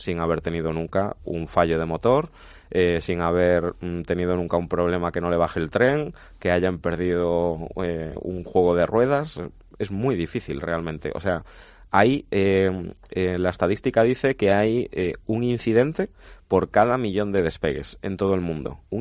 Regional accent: A Coruña, Galicia, Spain; cuando era también alumno piloto allí en Galicia, porque yo soy de La Coruña.

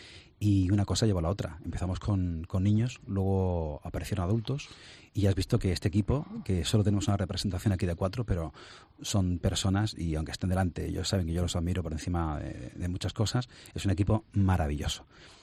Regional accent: Málaga, Andalusia, Spain; moved away; Yo soy malagueño también, pero he estado 23 años fuera de España.

